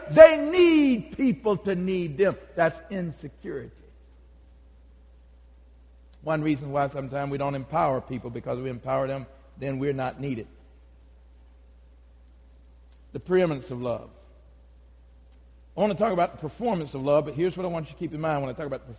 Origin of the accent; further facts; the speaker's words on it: Kissimmee, Florida, United States; born there; I was born in a segregated South. I was born in Kissimmee, Florida, before Disney World got there. Call it Cowtown.